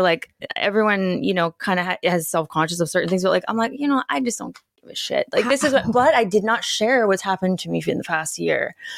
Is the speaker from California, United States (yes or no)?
yes; California, United States; I'm from Northern California.